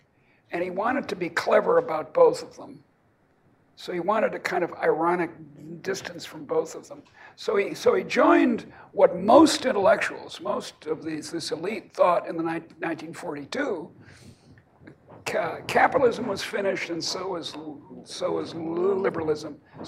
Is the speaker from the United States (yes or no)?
yes; Boston, Massachusetts, United States; also born or lived in Iowa; And I come from Boston, and we have our own little ideology.